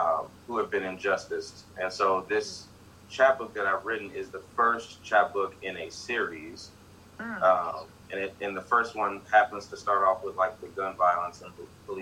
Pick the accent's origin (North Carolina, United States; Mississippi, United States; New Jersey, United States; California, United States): Mississippi, United States; I grew up in Mississippi, right smack dab in the middle of the Delta. I was raised by my grandparents.